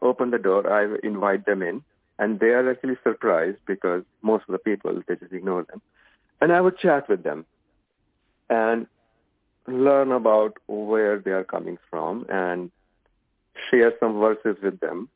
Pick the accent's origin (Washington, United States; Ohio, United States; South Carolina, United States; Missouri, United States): Washington, United States; Seattle; also born or lived in India; I said, I'm from Seattle. And he said, well, where were you born? So I said, India.